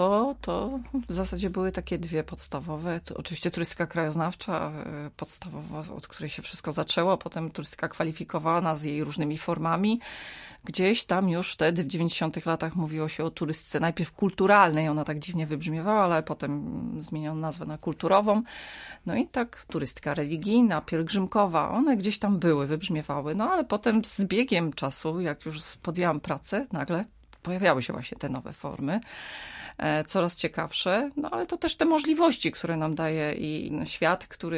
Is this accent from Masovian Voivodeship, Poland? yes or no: no; Lubaczów, Subcarpathian Voivodeship, Poland; Tutaj ja dokładnie z Roztocza pochodzę, znaczy z pogranicza Roztocza, z Lubaczowa, nieopodal.